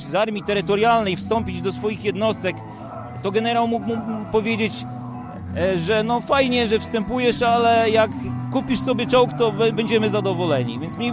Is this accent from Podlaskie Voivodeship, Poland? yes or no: yes; Podlaskie Voivodeship, Poland; Także pochodzimy z Podlasia, z Białegostoku, ale i z Grajewa i z innych miejscowości Podlasia.